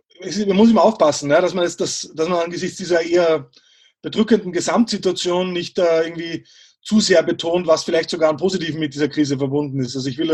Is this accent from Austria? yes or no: yes; Austria; also born or lived in Germany; Ich bin ja Österreicher, das hört man nach den ersten zwei, drei Sätzen.